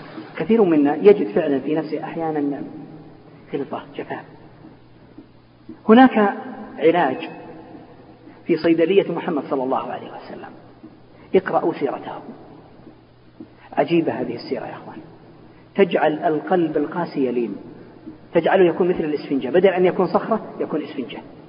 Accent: Al-Qassim, Saudi Arabia; هذا المشايخ الكبار عندنا في القصيم

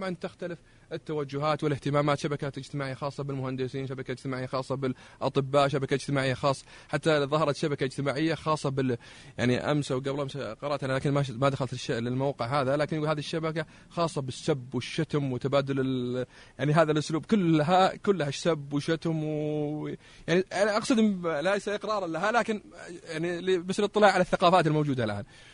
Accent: Saudi Arabia; أكثر مشاهدين في العالم اليوتيوب عندنا في السعودية

